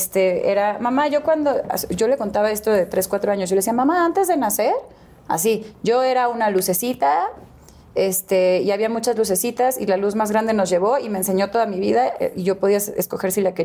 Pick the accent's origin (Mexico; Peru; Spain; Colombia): Mexico; Guadalajara, Jalisco; also born or lived in Houston; Lo que pasa es que nací en Houston, pero me crié en Guadalajara y mi familia es de Coahuila, de Jalisco y de Sonora.